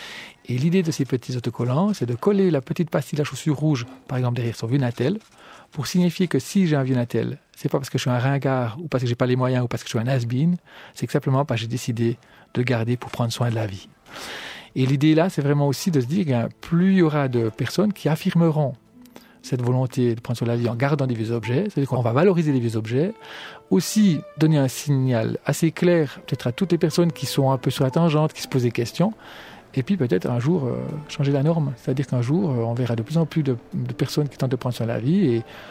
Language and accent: French; Jura, Switzerland; now in La Chaux-de-Fonds, Switzerland; j'ai 46 ans, je suis jurassien d'origine